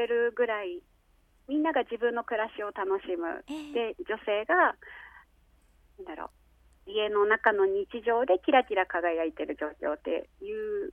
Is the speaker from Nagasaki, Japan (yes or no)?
yes; Goto, Nagasaki, Japan; also born or lived in Fukuoka; もともと五島出身なんですけど、19歳から福岡に15年出ていて